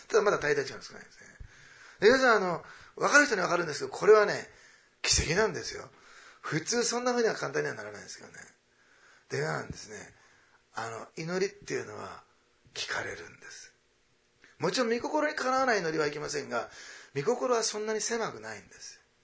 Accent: Osaka, Japan; 私は大阪出身なんですけど、大阪の名物は、岩おこしと岩さんなんですね。

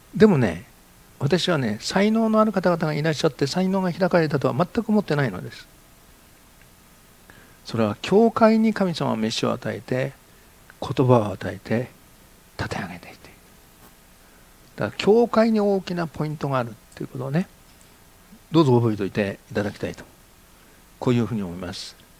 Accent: Tokyo, Japan; born there; だって東京生まれだからね、我々は。

